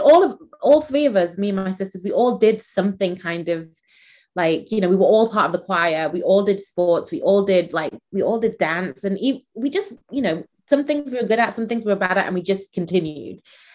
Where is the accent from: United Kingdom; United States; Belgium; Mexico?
United Kingdom; Manchester, North West England; I grew up in Manchester.